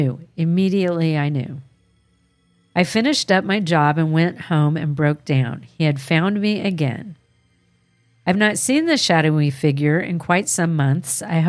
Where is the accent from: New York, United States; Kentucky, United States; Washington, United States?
Kentucky, United States; London; I moved away from my hometown of London, Kentucky.